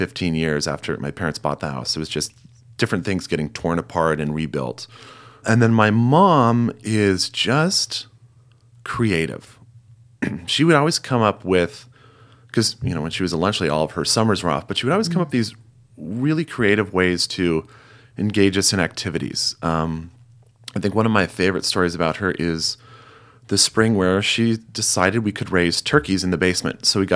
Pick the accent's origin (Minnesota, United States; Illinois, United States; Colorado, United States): Minnesota, United States; So I grew up in Minnesota. I know, Jen, you're a fellow Minnesotan.